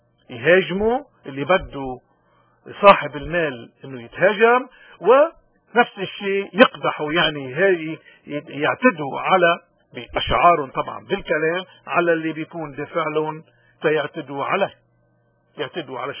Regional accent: Lebanon

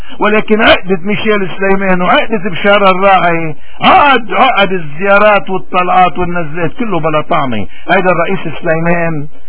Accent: Lebanon; نحن نحن كلبنانيين وهودي اهلنا وولادنا

